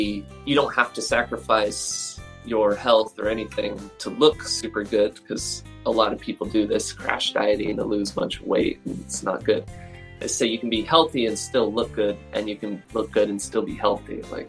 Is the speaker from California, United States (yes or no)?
yes; California, United States; I'm from California.